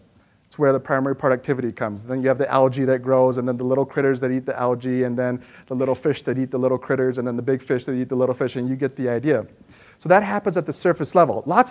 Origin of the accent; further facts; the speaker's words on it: Chicago, Illinois, United States; It happens in Lake Michigan. I'm from Chicago.